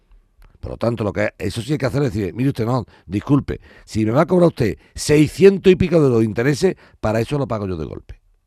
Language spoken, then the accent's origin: Spanish; Andalusia, Spain; Es que yo quiero espabilar a mi pueblo andaluz, ¿entiéndeme?